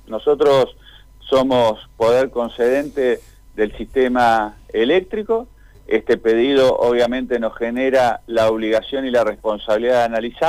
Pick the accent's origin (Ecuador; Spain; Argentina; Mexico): Argentina; acá somos fáciles los argentinos para poner títulos